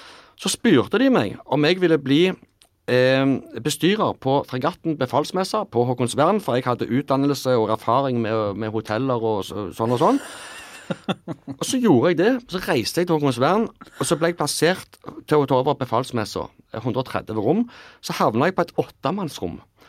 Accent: Lura, Rogaland, Norway; oppveksten på Lura

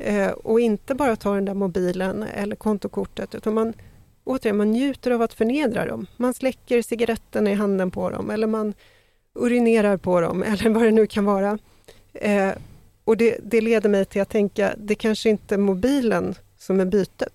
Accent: Sweden; Jag menar, vi har vant oss för att leva under terrorhot därför att vi är svenskar.

